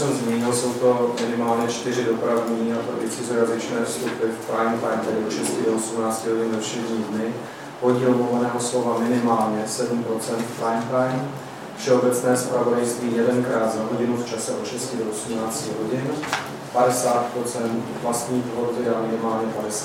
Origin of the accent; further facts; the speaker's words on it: Opava, Moravian-Silesian Region, Czechia; pocházím z Opavy, z Ostravska jako takového